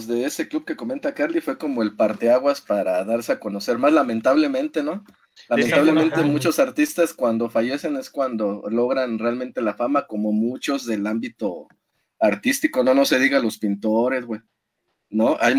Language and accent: Spanish; Coahuila, Mexico; nosotros somos de Coahuila, entonces, nos íbamos en carro desde aquí, o desde donde viviéramos, ¿no? Porque anduvimos dándole vuelta a México